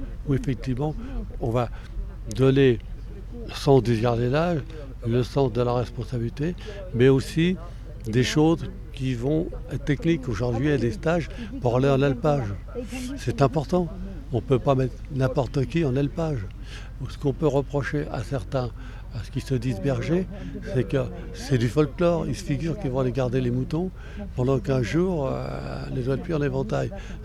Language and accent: French; Paris, Île-de-France, France; parce que je suis parisien